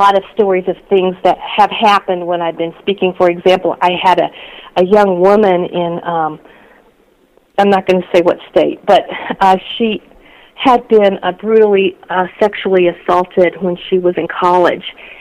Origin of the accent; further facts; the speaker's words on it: Texas, United States; You know, I grew up in Texas.